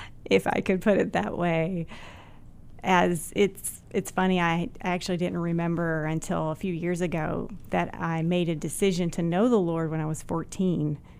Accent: Simpsonville, South Carolina, United States; I grew up in Simpsonville, South Carolina, which is a small town in the upstate of South Carolina near Greenville.

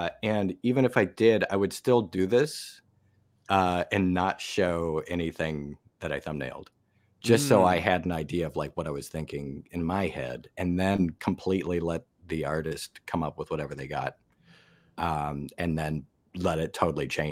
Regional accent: Iowa, United States; I was some kid from Iowa

